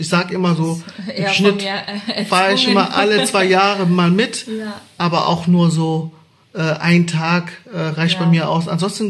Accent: Baden-Württemberg, Germany; Ich bin in Baden-Württemberg groß geworden

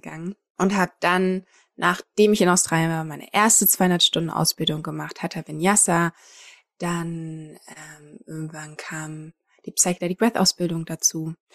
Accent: Kiel, Schleswig-Holstein, Germany; now in Hamburg, Germany; ich komme aus Kiel eigentlich, bin aber jetzt schon, Gott, ich glaube seit über 10 Jahren in Hamburg

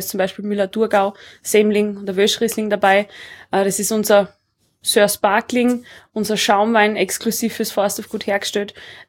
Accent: Styria, Austria; now in Leogang, Austria; ich komme ursprünglich aus der Südsteiermark, bin Heizsommelier im Forsthofgut, arbeite seit 4 Jahren da und das mitten in Leogang zwischen die Berg.

